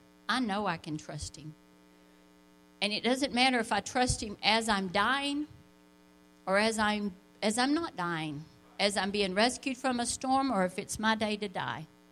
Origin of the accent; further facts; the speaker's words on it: Lubbock, Texas, United States; well, I grew up in Lubbock. You know anybody here from Lubbock or West Texas?